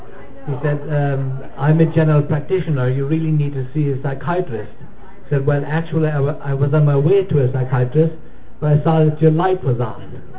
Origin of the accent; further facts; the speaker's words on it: Ireland; now in United States; I'm from Alabama. I'm from Ireland originally.